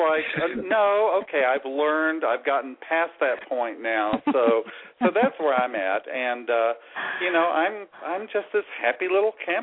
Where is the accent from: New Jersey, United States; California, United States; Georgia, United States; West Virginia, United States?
West Virginia, United States; See, I'm from West Virginia, too.